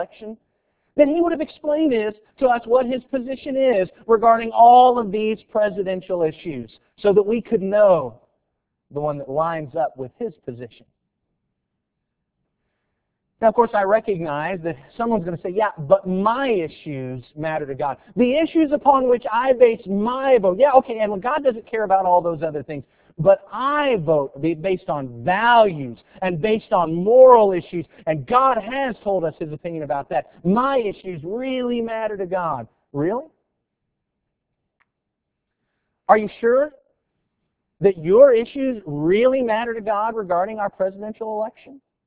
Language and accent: English; Tennessee, United States; and I just had to add this one in just because we're from Tennessee.